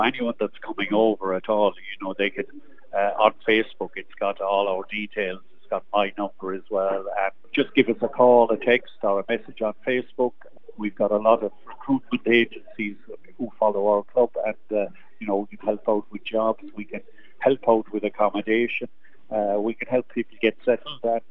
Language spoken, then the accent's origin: English; Clonakilty, Munster, Ireland; that's my hometown, actually. So I suppose, really, I'm a bit of a rebel yellow belly, like, you know.